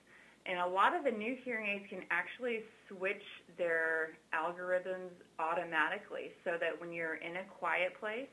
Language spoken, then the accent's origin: English; Norman, Oklahoma, United States; moved away as an adult; now in Texas; I grew up in Norman, Oklahoma, moved to Texas when I was 18 to attend Baylor University.